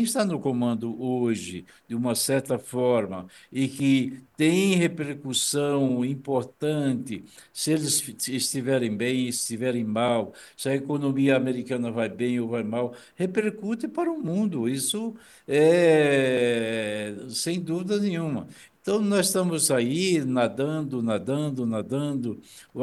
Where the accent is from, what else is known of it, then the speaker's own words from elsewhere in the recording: Brazil; e aí me compete também, como brasileiro, como analista, como economista, dizer o seguinte